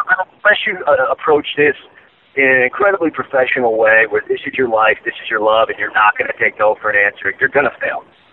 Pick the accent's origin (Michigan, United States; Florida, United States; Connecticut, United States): Connecticut, United States; now in Hollywood, United States; I live in Hollywood, right? I came out from Connecticut, 10 years ago